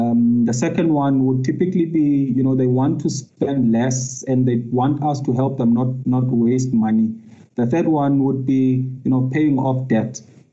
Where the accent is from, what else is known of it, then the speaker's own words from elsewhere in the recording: Mount Frere, Eastern Cape, South Africa; also born or lived in Matatiele; I just think back to where I grew up in Mount Frere and Matatiel